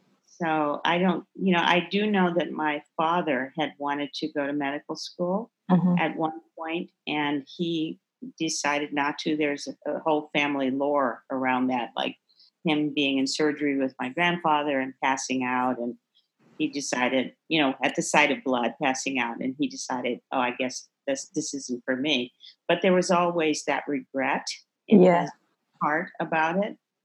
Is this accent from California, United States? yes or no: no; Texas, United States; Yeah, well, I grew up in Texas and we lived not maybe an hour and a half away from my grandparents.